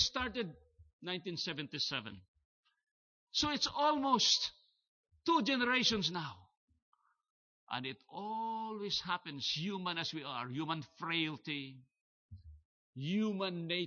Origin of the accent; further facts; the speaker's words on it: Philippines; now in Toronto, Canada; When we came way back 1981 from the Philippines